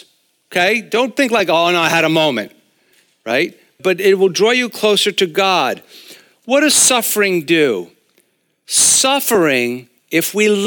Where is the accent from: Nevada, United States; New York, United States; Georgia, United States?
New York, United States; Long Island; And so that's because I'm from Long Island.